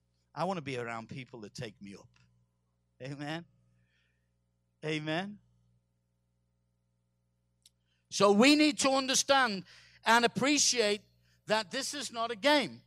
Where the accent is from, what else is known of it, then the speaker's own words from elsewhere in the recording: England, United Kingdom; I'm an Englishman